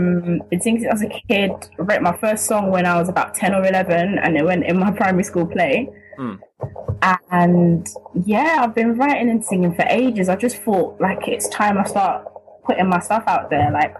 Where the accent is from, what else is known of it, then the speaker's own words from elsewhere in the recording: London, United Kingdom; I am from London.